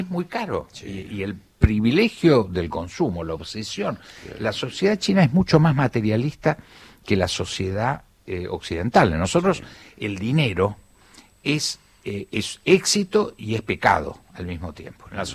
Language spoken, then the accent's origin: Spanish; Villaguay, Entre Ríos, Argentina; born there; yo soy de origen entrerriano